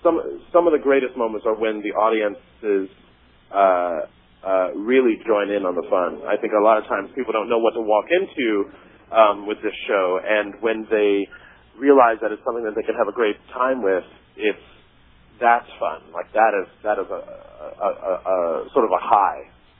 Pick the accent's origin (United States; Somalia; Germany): Germany; I grew up in Germany. The kid goes to Germany and play. And I spent a good amount of my years in Germany. My dad was in the military. So I did travel quite a bit.